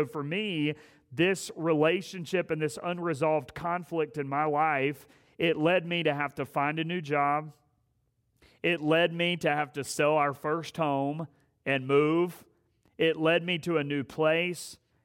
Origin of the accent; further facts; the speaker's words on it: Asheboro, North Carolina, United States; I grew up in Asheboro, North Carolina, and so I got hired at my home church